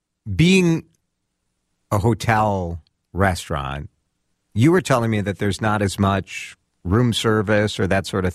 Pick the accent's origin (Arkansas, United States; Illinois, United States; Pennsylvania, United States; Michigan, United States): Illinois, United States; Chicago; now in Minneapolis, United States; So as someone who spent a lot of time in Chicago, and I'm from Chicago originally.